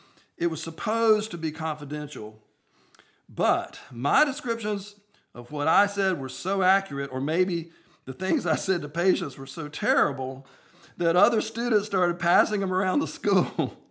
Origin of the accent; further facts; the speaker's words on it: Laurel Hill, North Carolina, United States; Nothing in my life growing up in Laurel Hill, North Carolina, thinking I would be a businessman, had prepared me for this